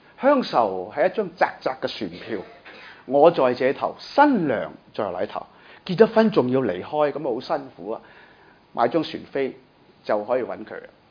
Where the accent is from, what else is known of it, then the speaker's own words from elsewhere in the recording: Hong Kong; 当然我们都是香港人，我一早就知道我不可以离开香港